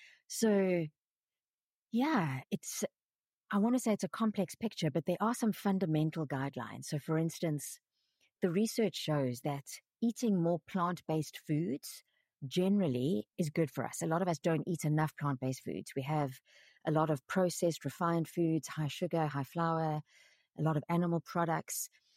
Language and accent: English; South Africa; born there; because of being French, so my entire family are French. I was born in South Africa because my parents went there